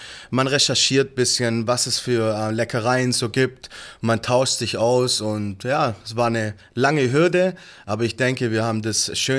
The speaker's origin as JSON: {"language": "German", "town": "Ulm", "region": "Baden-Württemberg", "country": "Germany", "said": "Nein, wir sind aus Ulm und es soll in Ulm für Ulmer sein."}